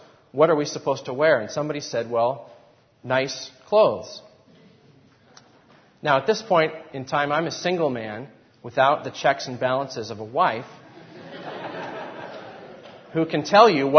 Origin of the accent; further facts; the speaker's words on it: Northwest, United States; I grew up in the Northwest. Things tend to be more casual in the Northwest.